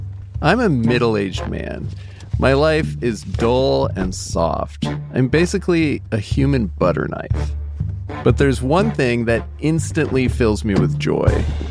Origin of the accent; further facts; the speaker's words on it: Oregon, United States; As a kid growing up in Oregon, I desperately wanted one.